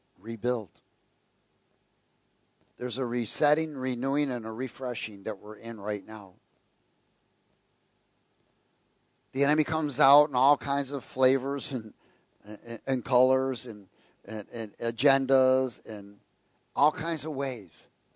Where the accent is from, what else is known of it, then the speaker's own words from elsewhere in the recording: New York, United States; born there; I mean, I was born in New York, and many of my friends from school, their families were on welfare.